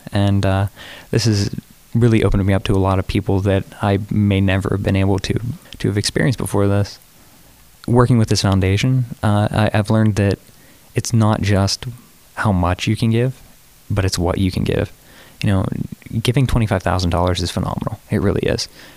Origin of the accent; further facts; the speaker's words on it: Pennsylvania, United States; I am a senior at the University of Pittsburgh at Johnstown. I'm from Cambria County